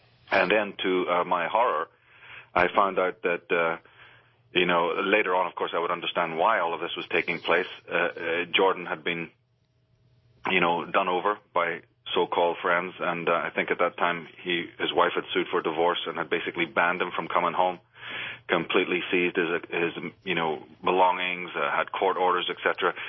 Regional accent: Ireland; I'm a guy from Ireland, you know, come to a big country

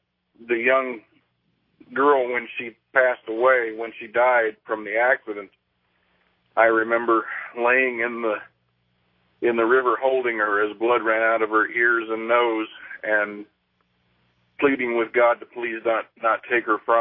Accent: San Diego, California, United States; born there; I was born in San Diego, and this was in Mississippi area.

